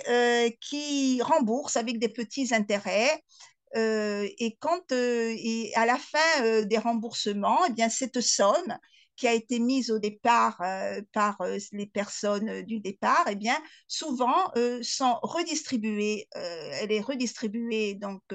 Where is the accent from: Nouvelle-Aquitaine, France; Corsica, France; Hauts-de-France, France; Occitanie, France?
Corsica, France; aussi bien la pratique des confréries chez nous en Corse que la tontine.